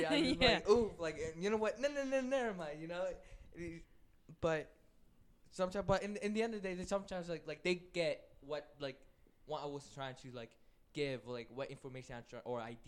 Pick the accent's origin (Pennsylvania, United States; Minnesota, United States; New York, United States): Pennsylvania, United States; Philadelphia; And I got like basically like having that small Philly blood that like basically affected my whole how I communicate, how I even function, you know.